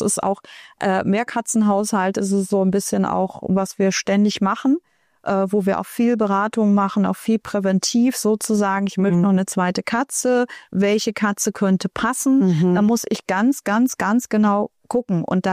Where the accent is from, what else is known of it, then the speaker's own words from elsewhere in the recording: Berlin, Germany; ich bin ja Berlinerin und wir haben Schrebergärten, viele in der Stadt.